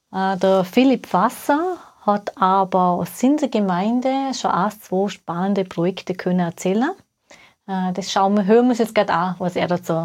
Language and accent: German; Vorarlberg, Austria; born or raised there